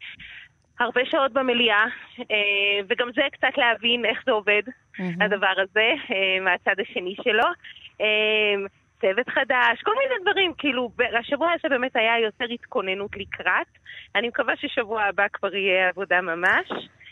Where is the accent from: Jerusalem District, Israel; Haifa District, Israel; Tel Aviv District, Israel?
Jerusalem District, Israel; Jerusalem; אני ירושלמית, את כל העשייה הציבורית שלי התחלתי מירושלים